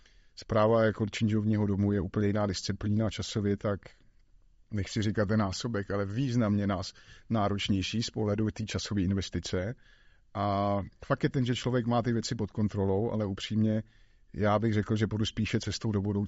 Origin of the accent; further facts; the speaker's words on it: Vsetín, Zlín Region, Czechia; now in Prague, Czechia; Nejsem rodilý. My jsme se sem nastěhovali někdy kolem roku, přelom roku 92-2000. Předtím jsem žil ve Vsetíně, takže jsem taky náplavka.